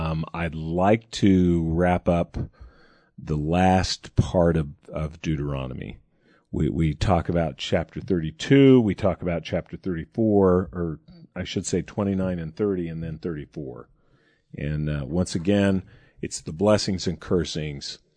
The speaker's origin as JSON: {"language": "English", "town": "St. George", "region": "Utah", "country": "United States", "said": "and I'm from St. George."}